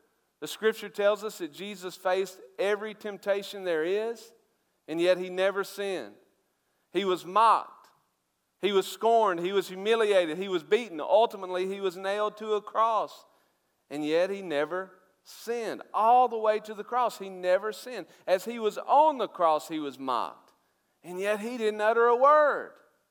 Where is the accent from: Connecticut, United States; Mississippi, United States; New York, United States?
Mississippi, United States; Tupelo; born there; I was born in Tupelo, Mississippi. My daddy worked in a furniture factory. My mother was a beautician.